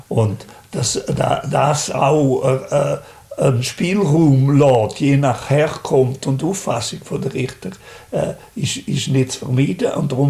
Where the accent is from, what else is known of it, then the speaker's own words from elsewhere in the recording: Graubünden, Switzerland; das ist in meiner Heimat in der Surselva.